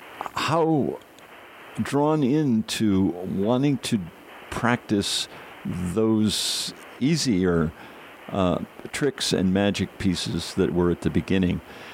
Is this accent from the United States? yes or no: yes; Connecticut, United States; Oh, I grew up across the water, actually, in Connecticut.